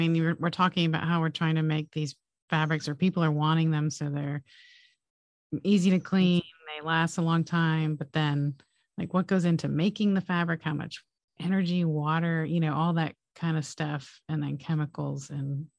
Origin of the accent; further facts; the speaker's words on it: New Jersey, United States; I grew up in New Jersey. No. I was like, I don't want to go to New York.